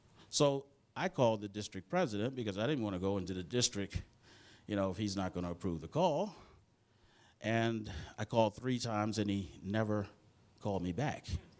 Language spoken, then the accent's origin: English; Baltimore, Maryland, United States; now in Cincinnati, United States; But as Pastor Wilder showed you what was happening in Baltimore, my hometown, I get to show you what is happening in Cincinnati.